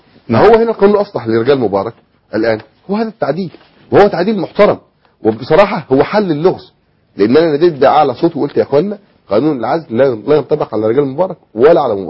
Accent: Egypt; اولا انا قلت احنا عندنا في مصر فوق ال 150 جهاز رقابي.

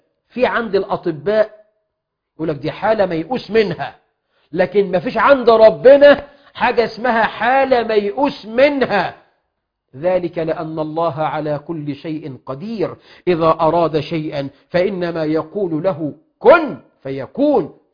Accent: Egypt; اللهم اجعل بلدنا مصر أمنا أمانا رخاء سخاء

